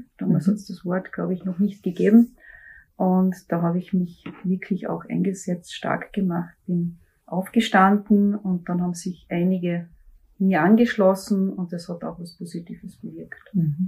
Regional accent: Villach, Carinthia, Austria; Ich bin am Land aufgewachsen, also in ganz einem kleinen Dorf, ein bisschen außerhalb von Villach in der Unterschütt, wenn das vielleicht jemand kennt. Und auch in sehr einfachen Verhältnissen.

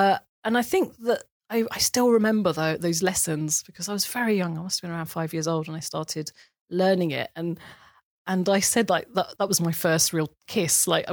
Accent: South East England, United Kingdom; I grew up in Kent, in a village, working class village in Kent. And we were the only Muslims in the village. It was and also we were the only Asians at that time, too.

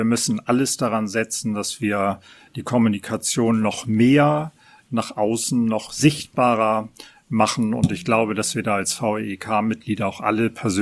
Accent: Hamburg, Germany; als Hamburger in dritter Generation

